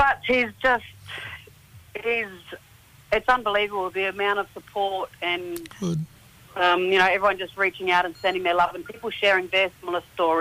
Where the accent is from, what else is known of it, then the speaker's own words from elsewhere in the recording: Sydney, New South Wales, Australia; now in Brisbane, Australia; Well, I'm born and raised in Redfern, represent South Sydney.